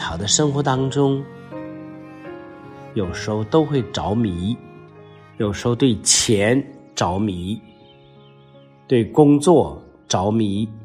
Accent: China; 所以有时候我们中国人有一个词叫鬼迷心窍

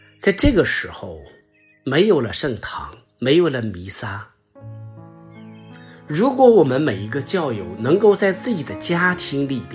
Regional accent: China; 因为尤其我们中国人都非常的害怕死亡，尤其一般的中国人都不愿意谈到死亡这两个字

